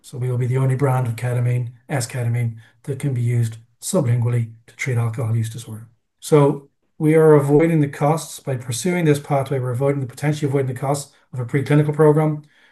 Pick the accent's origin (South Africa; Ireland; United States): Ireland; I'm an Irish guy